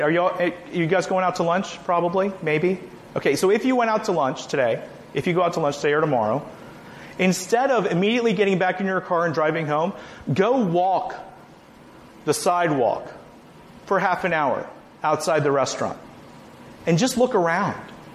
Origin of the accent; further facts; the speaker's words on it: Washington, D.C. area, United States; I grew up outside Washington, D.C. My wife hates going to visit my parents who still live up there